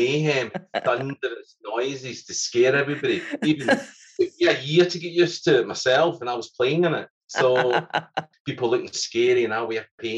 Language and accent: English; Scotland, United Kingdom; being Scottish